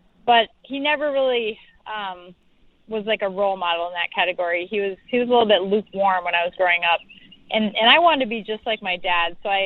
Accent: Oshkosh, Wisconsin, United States; I was born and raised in Oshkosh, Wisconsin, which is about an hour south of Green Bay, where the Packers are. My mom actually grew up down the street from the stadium. And most of my family still remains there.

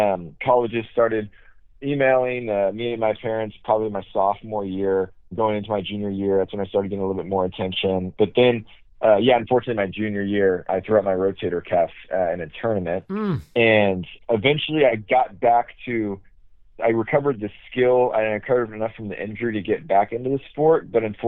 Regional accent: Texas, United States; Yeah, so growing up in Texas, you kind of just play a little bit of everything.

